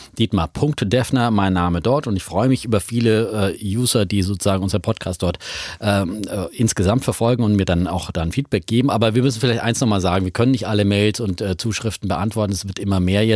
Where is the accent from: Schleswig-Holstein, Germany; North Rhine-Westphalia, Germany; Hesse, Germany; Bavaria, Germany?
Bavaria, Germany; hätte ich als Bayer natürlich wissen müssen